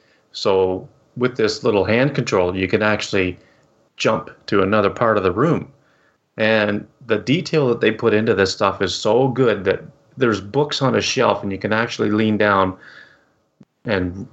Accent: Canada; this is being developed right in my hometown here, a little wee place up in Canada.

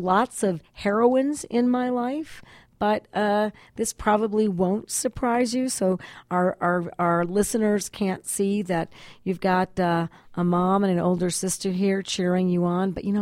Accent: Santa Fe, New Mexico, United States; Even though I grew up in Santa Fe, it's on 32 acres, just in an area I still refer to as North Hill

